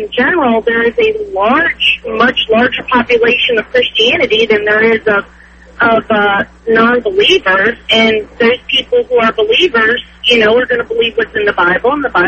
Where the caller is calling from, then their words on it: Washington, District of Columbia, United States; I'm actually driving. I'm in D.C.